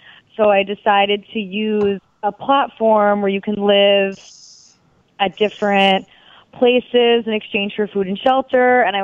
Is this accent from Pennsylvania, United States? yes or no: no; Long Island, New York, United States; I grew up in Long Island, so like, you know, like I grew up in the suburbs.